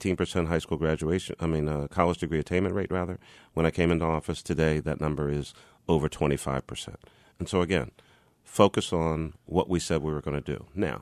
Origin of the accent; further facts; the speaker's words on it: Philadelphia, Pennsylvania, United States; I never, ever imagined as a kid growing up in West Philadelphia that I would ever be mayor of the city of Philadelphia.